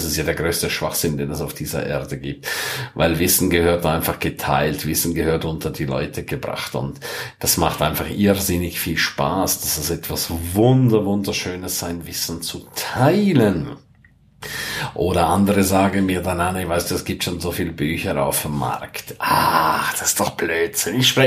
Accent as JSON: {"language": "German", "region": "Graubünden", "country": "Switzerland", "first_language": "Romansh", "second_language": "German", "said": "wenn ich dann öfters in der Schweiz bin oder auch in meiner Muttersprache spreche, Rätoromanisch, dann passiert es mir schon ab und zu, dass dass dann Hochdeutsch da plötzlich so ein bisschen in den Hintergrund gerät"}